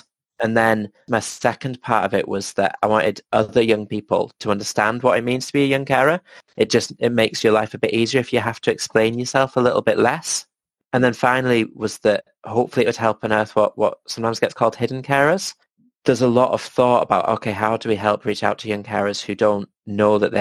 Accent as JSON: {"language": "English", "country": "United Kingdom", "said": "Because obviously I'm coming from the British perspective."}